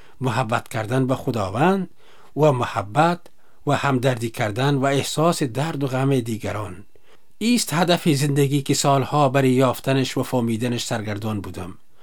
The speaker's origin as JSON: {"language": "Persian", "region": "Kabul", "country": "Afghanistan", "tie": "born there", "said": "ما در شهر کابل به دنیا آمدیم. پیش از اینکه به عیسی مسیح ایمان بیارم کدام هدفی در زندگی خود نداشتم."}